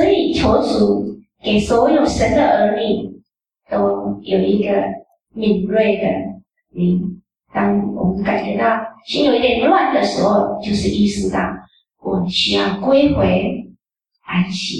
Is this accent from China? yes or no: no; Taiwan; 我们台湾话叫做英英公代子